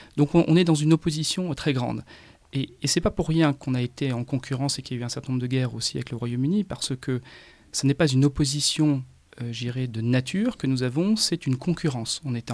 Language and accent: French; Atlantic coast, France; Pour moi, qui viens de la côte atlantique, c'est une évidence.